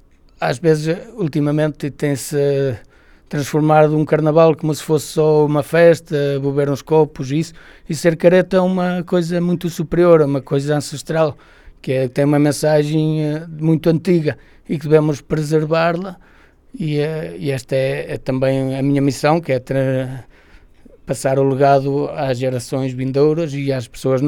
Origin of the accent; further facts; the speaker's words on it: Podence, Bragança, Portugal; sou sempre primeiro a dizer, sou de Pudense, capaz de pegar no telemóvel e mostrar-lhe onde é que fica